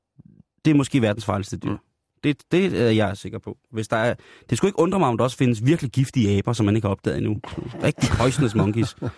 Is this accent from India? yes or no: yes; Didihat, Uttarakhand, India; Jeg er fra Didihat.